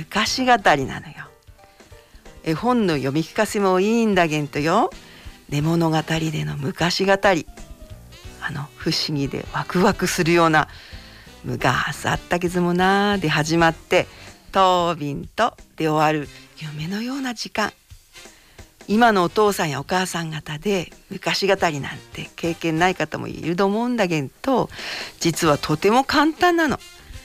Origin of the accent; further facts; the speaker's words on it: Oe, Yamagata, Japan; now in Nagai, Japan; 私は大江町出身だげんと、長いでの暮らしの方が長くなってしまって、いつの間にか何々してけらっしゃいっていう大江町の言葉よりも、何々しておごやしの方が使い慣れてきたなだげんと